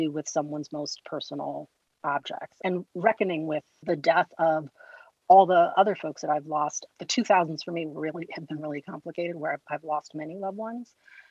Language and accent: English; Bronx, New York, United States; now in Boston, United States; Yeah, for me, I am originally from the Bronx. My parents, when they divorced in the early 80s, is when my mom and my brothers and I relocated here to Boston.